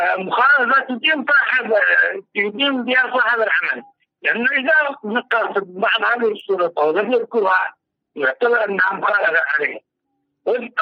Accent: Yemen; كذلك مثلا خاصة عندنا باليمن

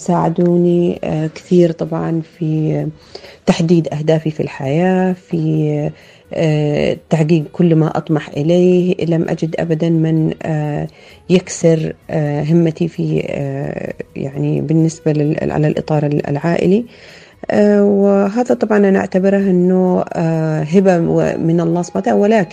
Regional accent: Yemen; عندنا في اليمن

